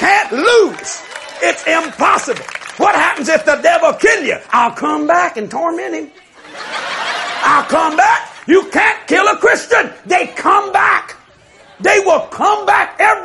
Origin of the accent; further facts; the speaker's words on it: Louisiana, United States; We're from Louisiana. There's great opportunities to fail.